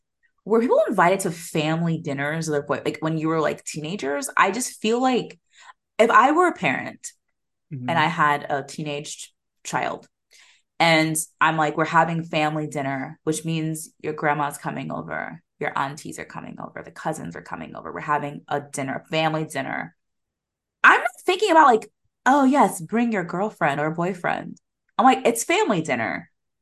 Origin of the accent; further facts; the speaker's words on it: United States; I am African but removed. I was not born in Liberia. I was raised here. So I feel like I'm very American.